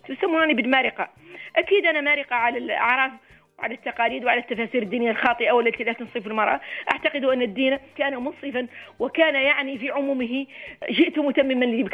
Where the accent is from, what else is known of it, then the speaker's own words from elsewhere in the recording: Mauritania; كما الزواج عندنا في موريتانيا أيضا الزواج سهلا،